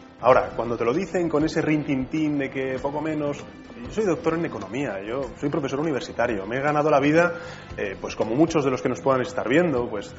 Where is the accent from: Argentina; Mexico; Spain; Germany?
Spain; soy un español de los muchos que pues está comprometido con la política